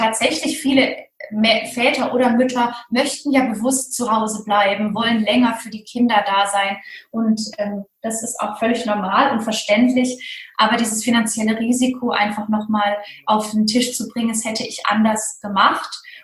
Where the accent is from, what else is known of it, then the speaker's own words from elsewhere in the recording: West Germany, Germany; Wir sind in Westdeutschland groß geworden.